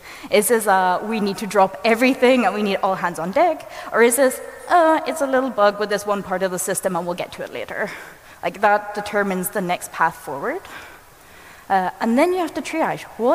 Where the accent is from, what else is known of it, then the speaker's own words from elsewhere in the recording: Northern Ireland, United Kingdom; And I'm from Northern Ireland, and my dogs actually have had Irish passports for the longest time.